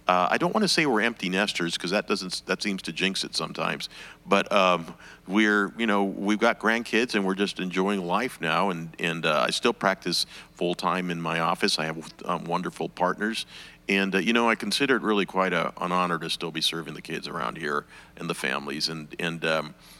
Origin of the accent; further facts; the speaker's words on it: Los Angeles, California, United States; also born or lived in Miami; I grew up in Los Angeles. I was born in Florida, in Miami